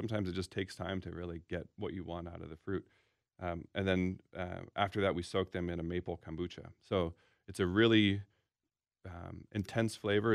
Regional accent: Seattle, Washington, United States; I'm from Seattle and in the Northwest

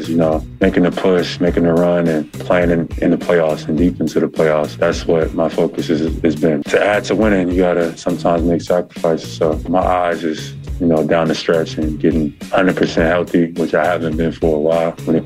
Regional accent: Atlanta, Georgia, United States; Right now, it's an All-Star game is in my hometown and it's in Atlanta.

